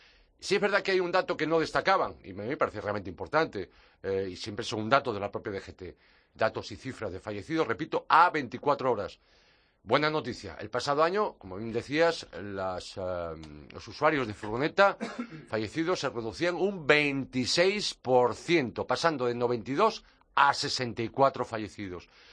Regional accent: Galicia, Spain; como decía la ley, la incumplían, como mi tierra natal, como Galicia.

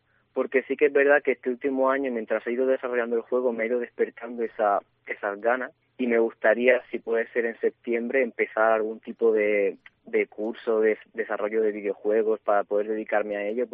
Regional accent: Bullas, Region of Murcia, Spain; Básicamente porque Bullas es mi pueblo natal, por eso se empieza en ese mismo pueblo.

